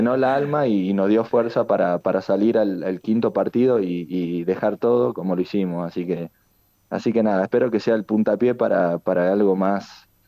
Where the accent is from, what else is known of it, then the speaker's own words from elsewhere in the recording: Salta, Argentina; Ahora somos más los salteños que los chicos de afuera.